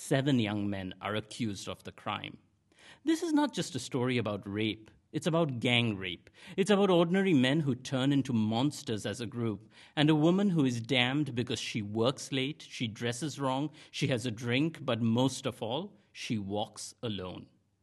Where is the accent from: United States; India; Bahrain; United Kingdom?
India; When I was a child growing up in India, few of my friends' mothers worked.